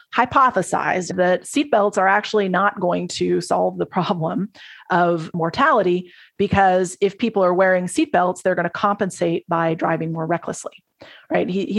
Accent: Texas, United States; I grew up in Texas in an era where I distinctly remember, you know, riding with my dad to the drive-through liquor store.

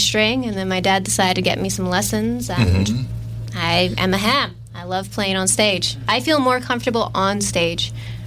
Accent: Hawaii, United States; Well, I'm born and raised from Oahu, Hawaii, and everyone pretty much has an ukulele.

